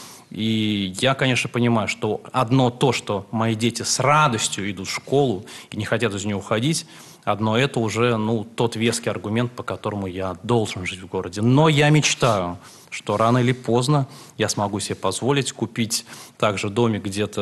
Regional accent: Vsevolozhsk, Leningrad Oblast, Russia; Ну, слушайте, я сельский парень, я вырос во Всеволожске, и всю жизнь, до 15 лет мы жили... Ну, это был деревянный дом, где было 4 квартиры

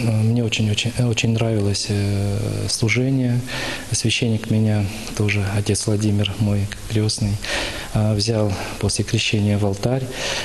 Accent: Vyoshenskaya, Rostov Oblast, Russia; Родом я с Ростовской области, Ростов-на-Дону. Воспитывался в станице Вешенской, это Донское казачество. Там в 98 году я пришел в храм Божий юношей и принял крещение.

